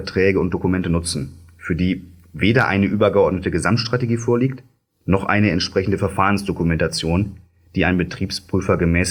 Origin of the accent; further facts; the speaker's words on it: Hamburg, Germany; ich als waschechter Hamburger